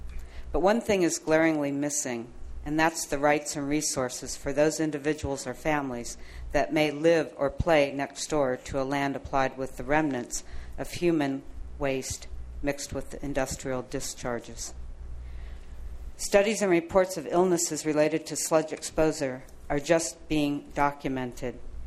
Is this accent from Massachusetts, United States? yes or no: no; San Diego, California, United States; I just came back from San Diego, my hometown, and was amazed how little coastal access is left in that area.